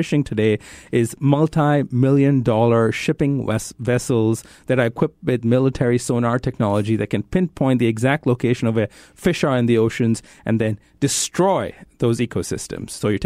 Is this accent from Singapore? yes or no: no; India; now in United States; I grew up in India. People there are eating way more meat than they've ever eaten before.